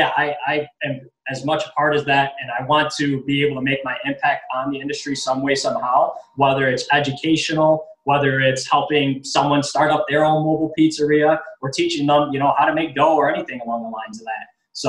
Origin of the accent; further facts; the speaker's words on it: New York City, New York, United States; And I actually was born and raised in the South Bronx in New York City.